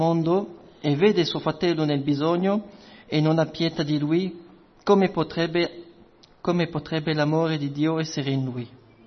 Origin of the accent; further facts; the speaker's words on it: France; Italian is a second language; Già avete le salutazioni dei fratelli di Francia, Perché se avete capito con il mio accento, quelli che non mi conoscono sono francese.